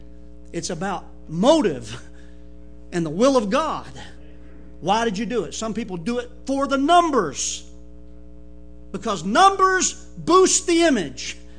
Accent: the South, United States; but I'm a Southerner, amen, you know I am.

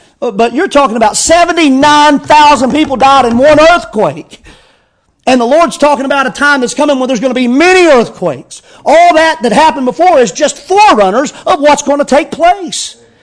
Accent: United States; it is frustrating as an American and such

